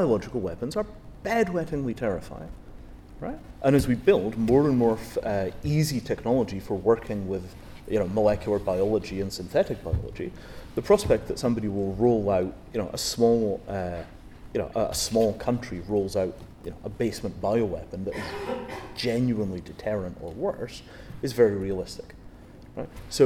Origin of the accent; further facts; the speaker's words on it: Hawick, Scotland, United Kingdom; I grew up in Hoyk.